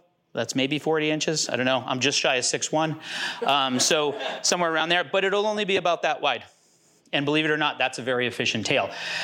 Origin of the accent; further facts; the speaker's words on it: Connecticut, United States; I call him bunker, sorry, I'm from Connecticut.